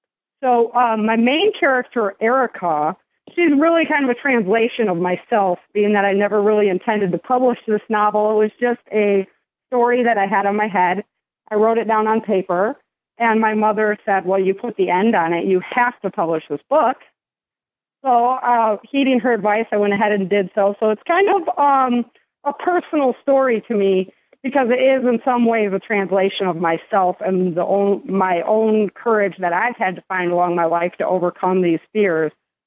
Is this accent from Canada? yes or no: no; Michigan, United States; So when I grew up out in Michigan, and I just loved being out in the trees and just spending time out in nature.